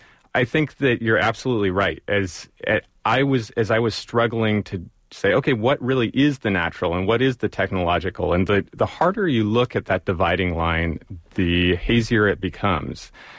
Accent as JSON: {"language": "English", "town": "Berkeley", "region": "California", "country": "United States", "tie": "born there", "said": "I was born at home in Berkeley"}